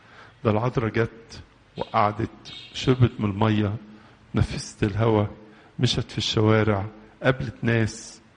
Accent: Egypt; بيتنا الكبير بلادنا مصر

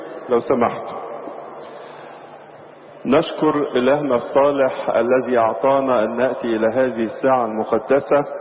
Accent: Egypt; وكروز بلادنا مصر

